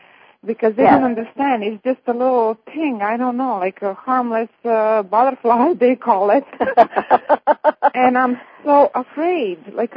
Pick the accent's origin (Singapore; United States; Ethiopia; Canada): Canada; I'm from Canada.